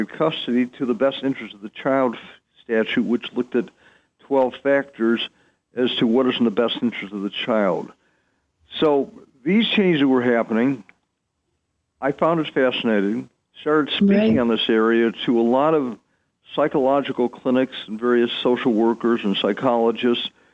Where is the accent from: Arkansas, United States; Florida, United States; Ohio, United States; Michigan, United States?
Michigan, United States; Detroit; Yeah, I grew up in Detroit.